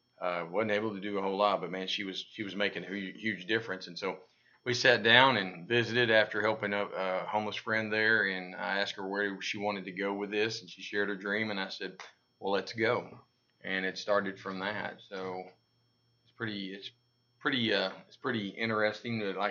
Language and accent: English; Russellville, Arkansas, United States; I saw a picture, and it showed a homeless camp in Russellville, Arkansas, which is my hometown.